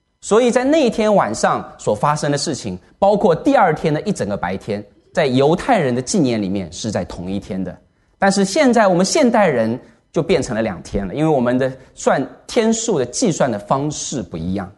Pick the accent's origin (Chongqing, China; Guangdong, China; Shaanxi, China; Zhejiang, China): Zhejiang, China; 我也是浙江来的